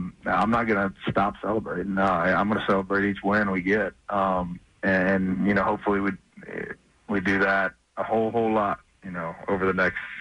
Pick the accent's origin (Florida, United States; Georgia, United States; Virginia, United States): Florida, United States; Daytona Beach; Yeah, I mean, well, I'm from Daytona originally